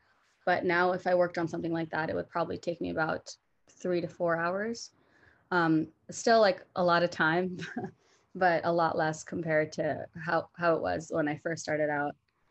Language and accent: English; New Hampshire, United States; Well, growing up, I grew up in a mostly like white area. I grew up in New Hampshire.